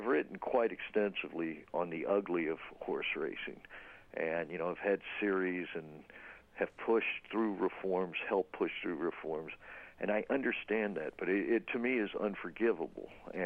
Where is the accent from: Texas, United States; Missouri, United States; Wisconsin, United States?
Missouri, United States; Kansas City; We grew up in Kansas City, Missouri.